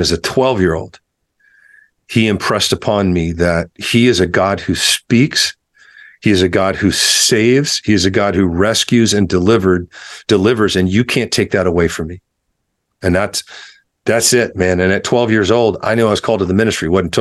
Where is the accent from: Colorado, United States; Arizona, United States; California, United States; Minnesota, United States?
Colorado, United States; Oh, yeah. I was raised in Colorado.